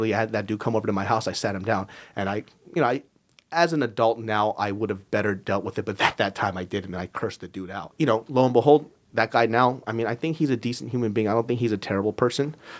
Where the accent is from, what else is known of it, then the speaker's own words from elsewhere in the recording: Sacramento, California, United States; And we grew up in South Sacramento, ghetto area, terrible education, whatever. Super poor, both of us on welfare, whatever.